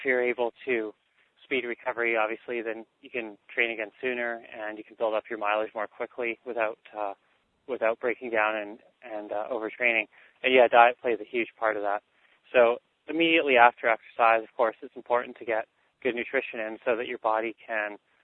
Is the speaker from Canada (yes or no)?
yes; Vancouver, British Columbia, Canada; I grew up in Vancouver, so it was just a short drive down to Seattle